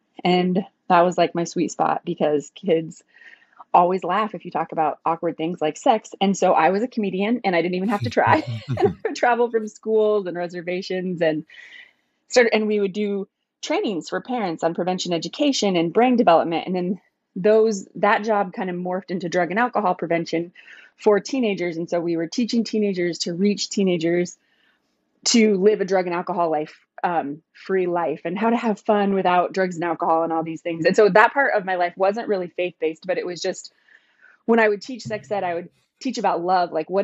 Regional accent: Alliance, Nebraska, United States; I grew up in Alliance, Nebraska, and we had the highest teen pregnancy rate per capita.

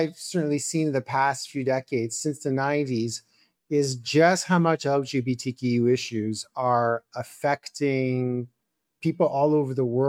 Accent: Canada; now in United States; I'm a dual Czech Canadian citizen, but born and raised in Canada.

